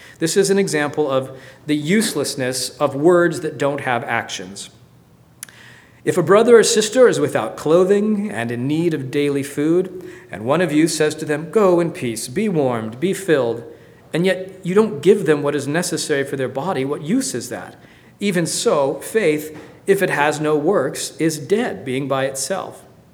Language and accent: English; United States; Well, because I'm American.